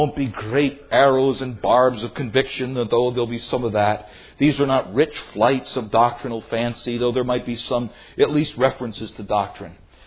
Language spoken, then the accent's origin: English; New York, United States; We're 21st century people, and we're from New York